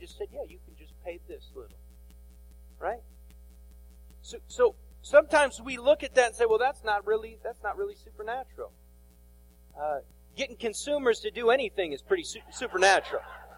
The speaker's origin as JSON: {"language": "English", "town": "Flint", "region": "Michigan", "country": "United States", "tie": "born or raised there", "said": "I grew up in Flint, and I'm not the tallest person, and I'm not the most athletic person."}